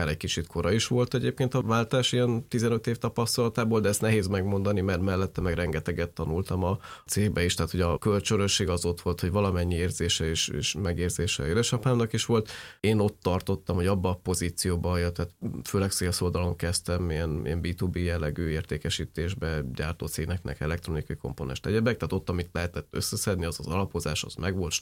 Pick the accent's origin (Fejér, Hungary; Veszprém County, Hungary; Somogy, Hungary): Fejér, Hungary; Székesfehérvár; Fehérvári volt a cég, én is ott nőttem fel, középiskola végig ott voltam